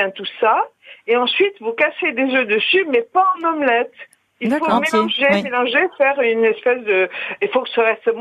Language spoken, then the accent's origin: French; Tunisia; parce que je suis de Tunisie aussi